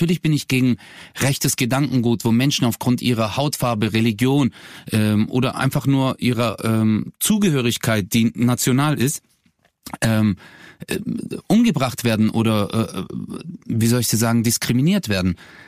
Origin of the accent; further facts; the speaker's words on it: Stuttgart, Baden-Württemberg, Germany; ich komme ja aus Stuttgart.